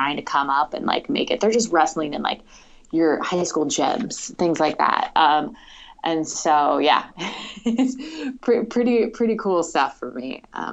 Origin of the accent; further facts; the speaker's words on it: Northwest, United States; also born or lived in Chicago; now in California, United States; growing up in the Northwest, I used to actually go out and backpack and hike all the time.